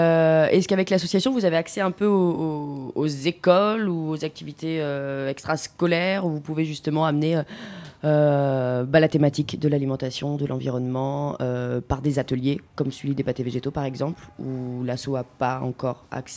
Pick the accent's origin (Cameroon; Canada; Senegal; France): France; moi je suis française